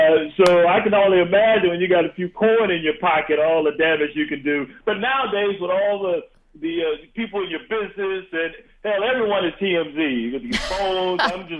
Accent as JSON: {"language": "English", "region": "Texas", "country": "United States", "said": "he was getting on me when he found out I was from Texas."}